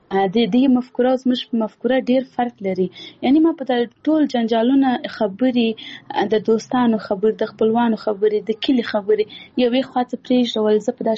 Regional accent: Paktia, Afghanistan; اول زه خپله خپل د پکتیا ولایت یم، زه د یو کلی یم

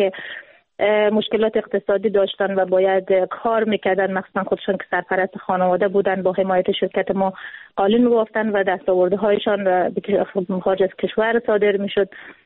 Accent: Afghanistan; also born or lived in Iran; ما اوائل که آمده بودیم افغانستان چون مهاجر بودیم در ایران و وقت افغانستان رفتیم

